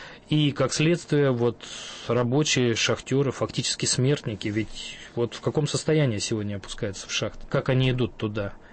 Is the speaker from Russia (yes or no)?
yes; Siberia, Russia; У меня на родине в Сибири и так далее, и так далее.